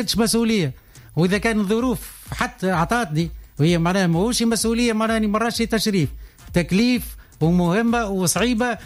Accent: Tunisia; كلنا جينا من تونس وكلنا جينا من رحم معناها جمعيات عريقة

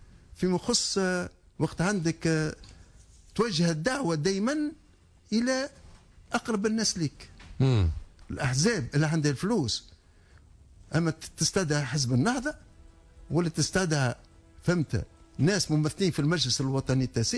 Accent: Tunisia; من الكلام اللي قالوا احنا كشعب تونسي

